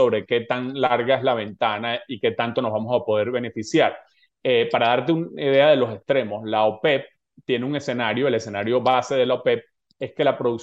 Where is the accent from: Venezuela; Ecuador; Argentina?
Venezuela; somos mucho más venezolanos de los que éramos cuando éramos el principal exportador de petróleo del mundo